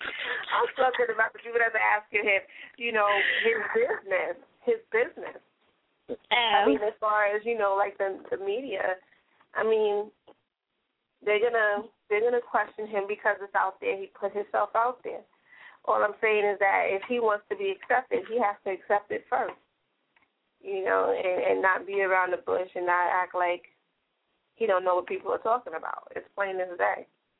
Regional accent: New York City, New York, United States; I mean, especially, you know, being a New Yorker, this is the land of weird.

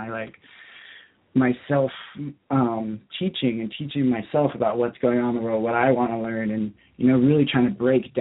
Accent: Orlando, Florida, United States; I come from Orlando, Florida. I come from a very, like, masculine family

